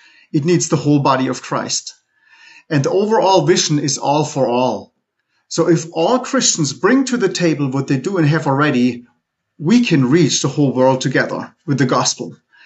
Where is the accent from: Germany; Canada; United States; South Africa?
Germany; I'm from Germany. I'm married to an American.